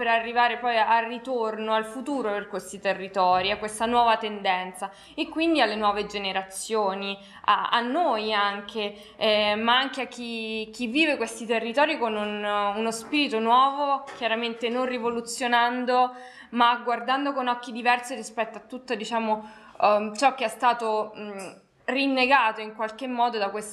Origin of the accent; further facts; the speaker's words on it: Rome, Lazio, Italy; io come vi ho detto inizialmente sono di Roma e sono dottoranda al Gran Sasso Science Institute